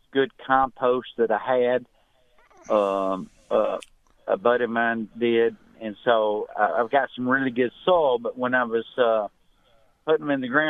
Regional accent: Birmingham, Alabama, United States; because 50 miles up is different growing season. We're from Birmingham.

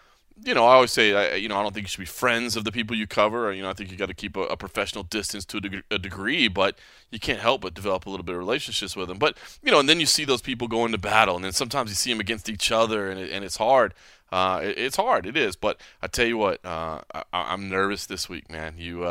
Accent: Dallas, Texas, United States; In the meantime, I'm back in my home state, San Antonio, to be precise. I'm a Dallas guy, but still back in Texas. Feels good.

